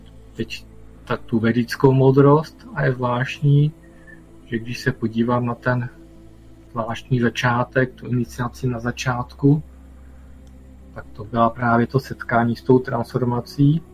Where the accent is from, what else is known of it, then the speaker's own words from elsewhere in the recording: Zlín Region, Czechia; moved away as an adult; also born or lived in Prague; Tam jsem se přestěhoval z Valašska a asi po 15 letech mi to zase do moje domoviny vrátilo zpět na Valašsko